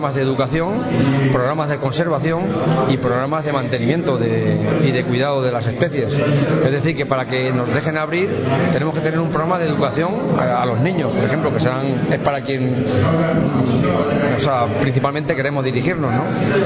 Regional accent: Spain; somos realistas, sabemos cómo somos los españoles, ¿no?

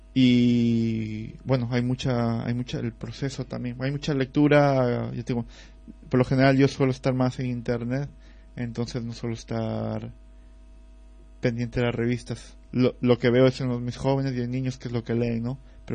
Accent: Ecuador; also born or lived in Spain; now in Mexico; yo soy originario de Ecuador, pero ventillero de corazón, y entonces pues mi cambio desde Ecuador a México no es tan fuerte, ¿no?

